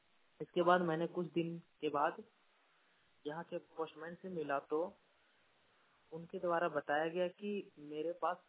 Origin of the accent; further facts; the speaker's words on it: Nawada, India; छतरा जिला सिमरिया प्रखंड से। मेरा एक समस्या है कि मैं सिमरिया प्रखंड के पंचायत जबड़ा गांव नवादा का रहने वाला हूं।